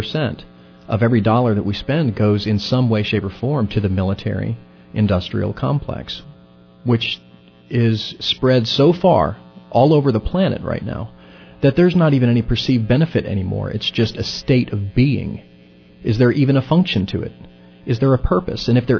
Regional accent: North Carolina, United States; my hometown here, which is just south of one of the largest military bases of the United States Marine Corps on the planet. Camp Lejeune, just up the road in Jacksonville.

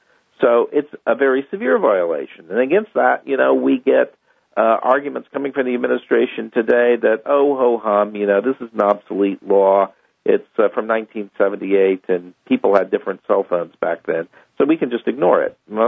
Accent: New Mexico, United States; Now, I'm from New Mexico, and you know, David Iglesias was long viewed as one of the real rising Republican stars in the state.

